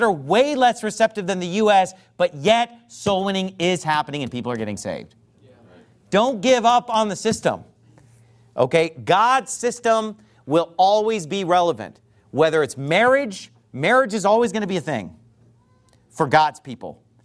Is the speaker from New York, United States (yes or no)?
no; Sacramento, California, United States; and I love my hometown of Sacramento.